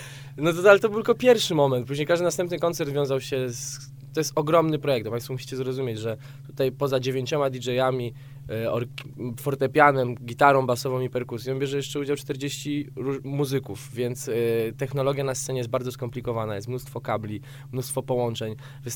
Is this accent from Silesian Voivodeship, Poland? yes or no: yes; Częstochowa, Silesian Voivodeship, Poland; częstochowianin, jak i ja również jestem częstochowianinem